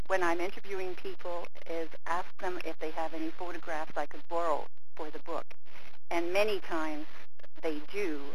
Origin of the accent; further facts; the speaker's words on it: Toronto, Ontario, Canada; I grew up in Toronto, and believe it or not, but we lived right near the shore of Lake Ontario